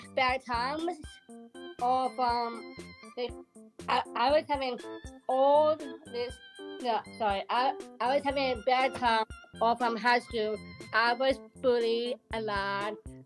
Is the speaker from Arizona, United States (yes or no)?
no; Boston, Massachusetts, United States; I am a 32. I am from Boston.